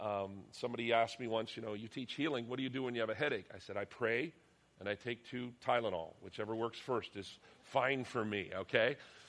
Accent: Pennsylvania, United States; Why is it when I was growing up, my dad was a pastor, I grew up in Western Pennsylvania

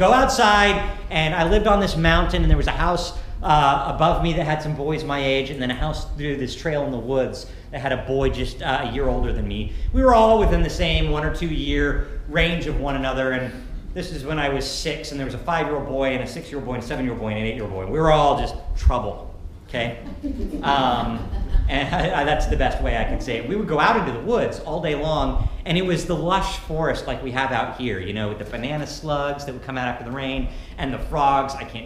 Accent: Montana, United States; also born or lived in Washington; Now, I grew up in Washington when I was really little. I moved to Montana when I was kind of middle little, if that makes sense. And so I claim Montana as my home.

